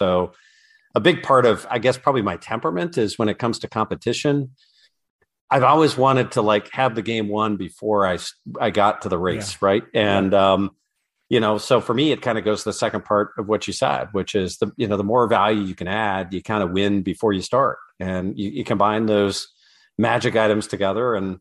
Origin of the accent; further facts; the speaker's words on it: Michigan, United States; this business literally started in the basement of the house I grew up in Northern Michigan